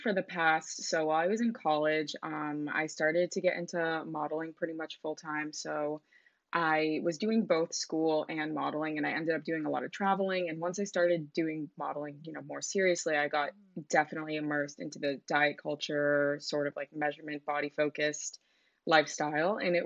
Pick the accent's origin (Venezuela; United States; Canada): United States; Massachusetts; now in New York, United States; I'm 24 years old. I'm from Massachusetts, but I live in New York right now.